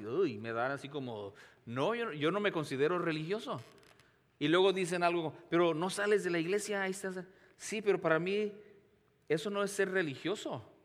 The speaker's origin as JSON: {"language": "Spanish", "town": "Guadalajara", "region": "Jalisco", "country": "Mexico", "tie": "born there", "said": "yo nací en Guadalajara."}